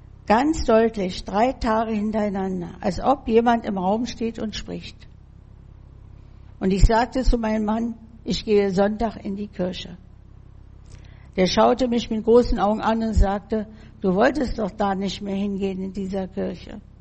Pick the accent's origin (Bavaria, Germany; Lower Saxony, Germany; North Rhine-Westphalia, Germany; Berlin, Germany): Berlin, Germany; born there; Wedding, Hochstädter Straße, Leopoldplatz, mein Geburtsort. Ja, und ich wollte meine Heimat ansehen